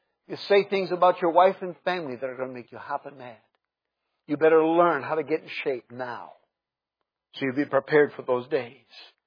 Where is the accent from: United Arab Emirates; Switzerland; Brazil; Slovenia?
Brazil; born or raised there